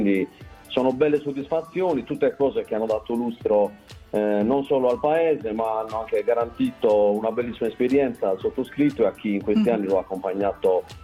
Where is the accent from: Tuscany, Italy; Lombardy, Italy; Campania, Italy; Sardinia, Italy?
Sardinia, Italy; Osilo; also born or lived in Sassari; Dovrei rispondere che sono nato ad Osilo, invece sono nato a Sassari come la maggior parte degli osilesi nati dopo gli anni 70, ma diciamo che dopo tre o quattro giorni mi sono subito trasferito ad Osilo e ci vivo sino ad oggi.